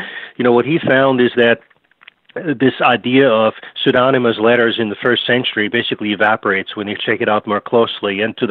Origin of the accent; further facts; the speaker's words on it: Vienna, Austria; I'm originally from Vienna, Austria.